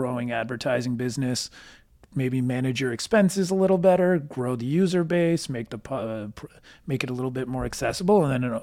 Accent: United States; I mean, I can say this as an Indian American

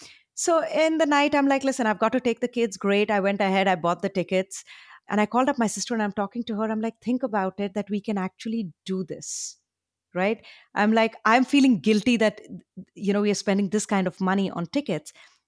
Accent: India; now in United States; maybe because I'm an immigrant, maybe because of the fact that when I came from India, I had, you know, absolutely nothing.

